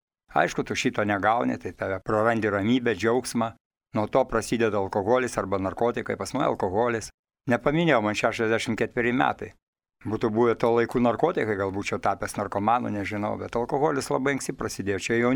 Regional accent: Kaunas, Kaunas County, Lithuania; Aš užaugau Kaune, Kauno mieste, senamieste. Man katedros vartai buvo, nu, kiek ten, 50-100 metrų.

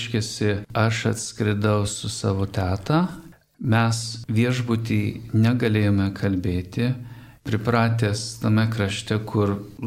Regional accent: Northern Canada, Canada; Gimęs ir augęs Šiaurės Kanadoje.

